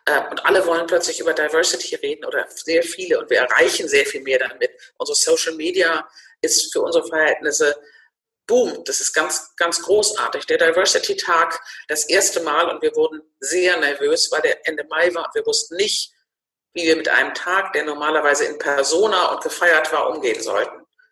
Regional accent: Northern Germany, Germany; ich bin Norddeutsch, ich bin Babyboomerin, ich bin im Konzern groß geworden

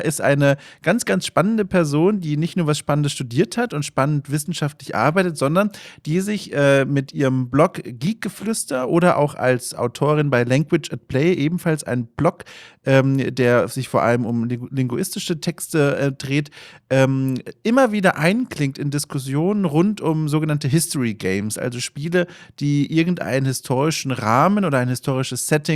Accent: Bavaria, Germany; accent: Franconian; ich komme selbst aus Franken. Ich habe den Dialekt über die Jahre verloren, finde ich auch gar nicht so schlimm, ich hatte den eh nie so ausgeprägt.

